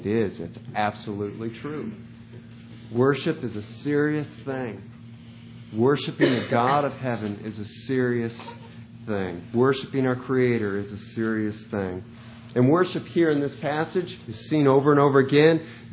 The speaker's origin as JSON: {"language": "English", "region": "Ohio", "country": "United States", "tie": "born or raised there", "said": "some of you know that my hometown is where Rutherford B. Hayes, 19th president of the United States, was born."}